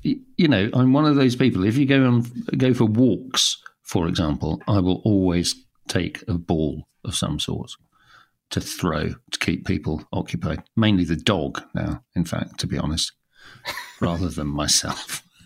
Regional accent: London, United Kingdom; I grew up by the river, really overlooking Greenwich, and then we sort of moved around London quite a lot.

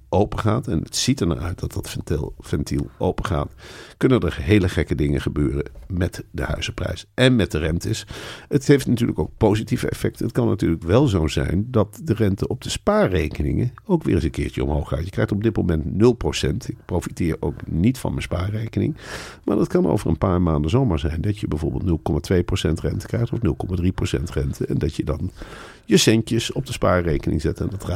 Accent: Netherlands; Zijn wij Nederlanders helemaal niet op toegerust.

